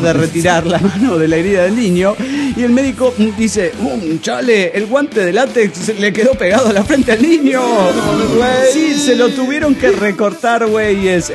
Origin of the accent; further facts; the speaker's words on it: Villahermosa, Tabasco, Mexico; de Villahermosa, Tabasco, México.